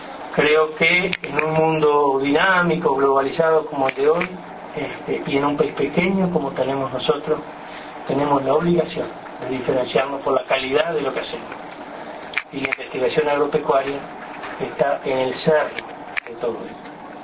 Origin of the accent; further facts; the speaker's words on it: Uruguay; tenemos como uruguayos que somos de llegar a acuerdos